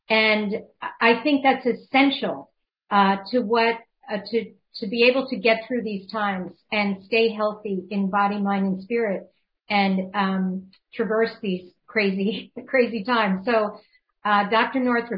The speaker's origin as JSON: {"language": "English", "country": "Ireland", "said": "I mean, I'm Irish, 100% Irish."}